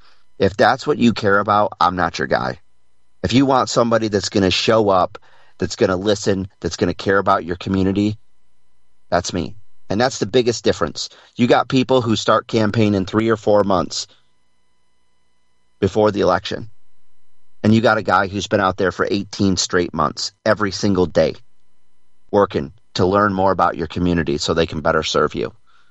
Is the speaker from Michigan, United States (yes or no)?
yes; Grayling, Michigan, United States; I was just at the grand opening of pickleball courts in my hometown of Grayling at the Commission on Aging.